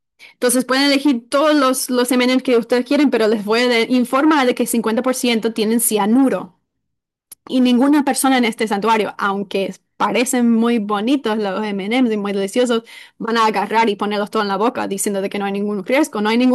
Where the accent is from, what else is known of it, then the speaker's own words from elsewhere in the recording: Florida, United States; Yo soy de Florida, no sé si sabían, pero no tenemos montañas en Florida